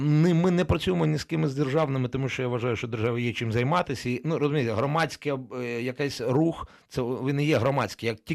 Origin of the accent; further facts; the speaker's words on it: Kharkiv, Kharkiv Oblast, Ukraine; Я сам з Харкова, ага.